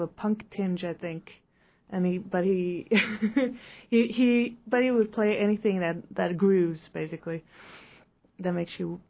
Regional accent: Norway; accent: Norwegian; English is a second language; I am from Norway originally, which is where my accent is from.

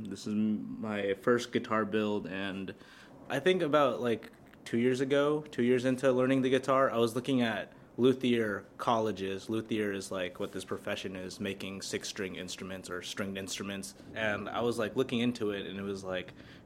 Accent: Juneau, Alaska, United States; also born or lived in Philippines; I grew up here in Juneau. Originally from the Philippines.

